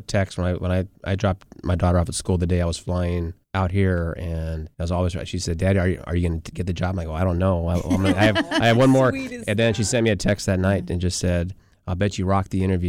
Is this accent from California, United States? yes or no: yes; Stockton, California, United States; also born or lived in Pinole; Then they moved to Stockton where I was born, and we lived there through third grade, moved to Pinole for a few years.